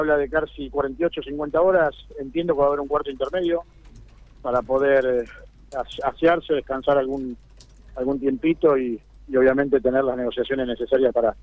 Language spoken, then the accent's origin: Spanish; Santa Fe, Argentina; somos varios los santafesinos